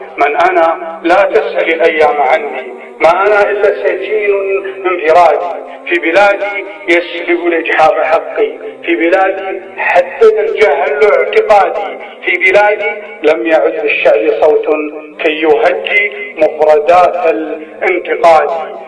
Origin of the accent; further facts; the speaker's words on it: Qatar; أنا مواطن قطري مسجون عند حكومتي وفي بلدي